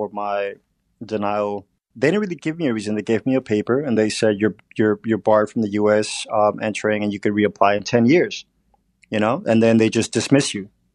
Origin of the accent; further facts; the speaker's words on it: California, United States; I'm here as a Californian, as a husband, as a member of the LGBTQ community, and as a formerly undocumented immigrant and former DACA recipient